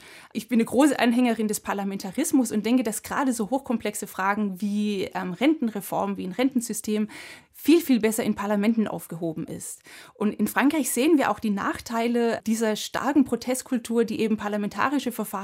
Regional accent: Southwest Germany, Germany; Nein, ich komme aus Südwestdeutschland.

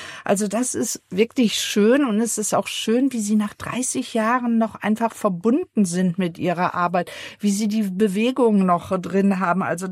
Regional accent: West Germany, Germany; Und ich muss ja sagen, ich komme ja aus dem Westen.

